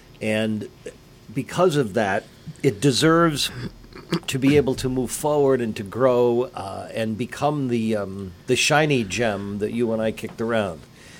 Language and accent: English; Rotterdam, New York, United States; I was born and raised in a small town. I was born and raised in Rotterdam.